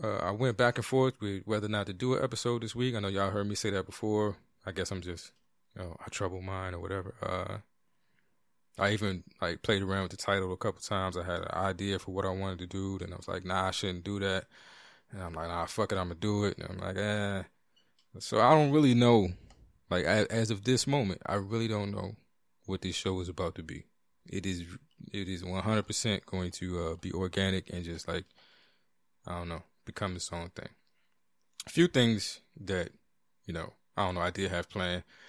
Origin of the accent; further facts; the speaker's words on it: East Coast, United States; And, you know, I come from the East Coast, so I'm not used to being in a place where, you know, what we got did what we did.